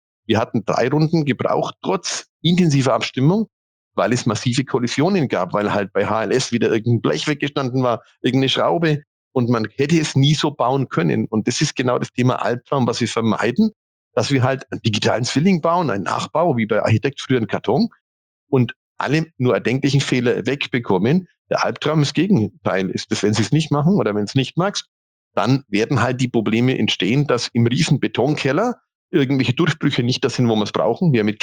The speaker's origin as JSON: {"language": "German", "region": "Bavaria", "country": "Germany", "said": "Ich als Franke"}